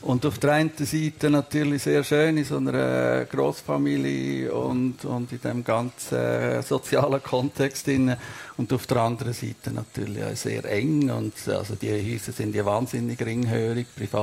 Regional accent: Melchtal, Obwalden, Switzerland; Ich bin in Melchtl aufgewachsen, ein Dorf mit 200 Leuten und 50 Klosterfrauen. Es hatte ein Kloster.

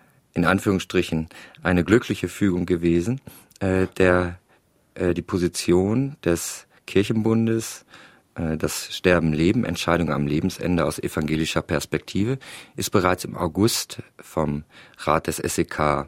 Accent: Germany; Ich komme aus Deutschland. Dort ist aber sind die gesetzlichen Rahmenbedingungen anders, sodass es die Suizidbeihilfe, wie es in der Schweiz gibt, in Deutschland nicht gibt

